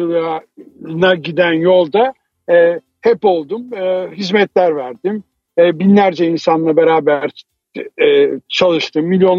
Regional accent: Istanbul, Turkey; born there; also born or lived in Anatolia; biyolojik yaşım 1958'lerden kalma. İstanbul'da doğdum. Daha sonra hayatım 11 senesi Anadolu'da geçti. Sonra Avusturya Lisesi'ne geldim İstanbul'da. Avusturya Lisesi'ni bitirdim. Avusturya Lisesi'ni bitirdikten sonra 1977 yılında Viyana'ya taşındım ve Viyana'da tıp tahsili yaptım.

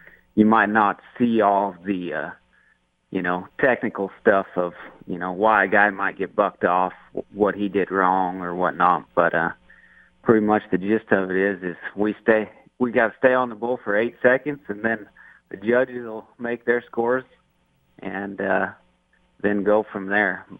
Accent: Oregon, United States; it's just that's a camp that they put on near where I grew up in Oregon.

